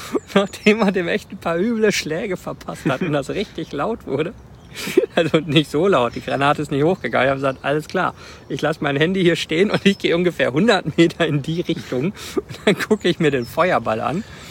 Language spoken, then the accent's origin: German; Rwanda; Ich bin ja in Ruanda aufgewachsen.